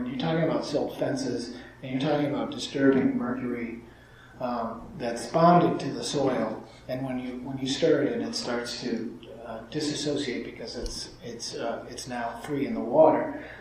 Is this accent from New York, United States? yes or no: yes; Northport, New York, United States; from Northport.